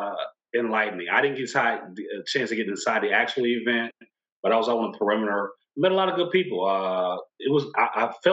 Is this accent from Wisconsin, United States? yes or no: yes; Milwaukee, Wisconsin, United States; also born or lived in St. Louis; So I'm from Milwaukee. Grew up here. Born in St. Louis, but grew up here. Educated in a mixture of black public schools and white public schools.